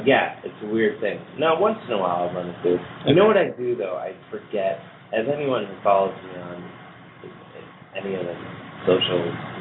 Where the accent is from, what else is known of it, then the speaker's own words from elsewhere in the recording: Cleveland, Ohio, United States; I do like PBR, but I'm from Cleveland.